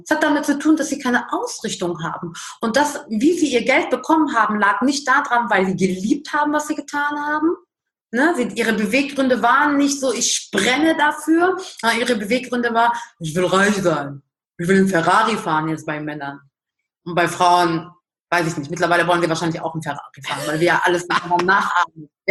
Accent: Lebanon; Ich bin aus dem Libanon

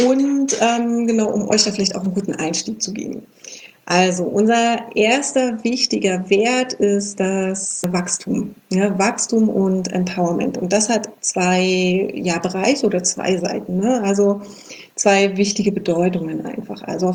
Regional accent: Berlin, Germany; Wir kommen beide ja aus Berlin.

